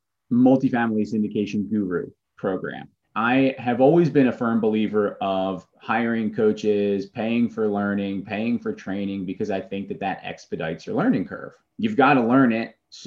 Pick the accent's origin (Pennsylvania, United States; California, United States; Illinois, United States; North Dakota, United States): Pennsylvania, United States; Philadelphia; now in Charlotte, United States; I'm in Charlotte right now, but I'm originally from Philadelphia.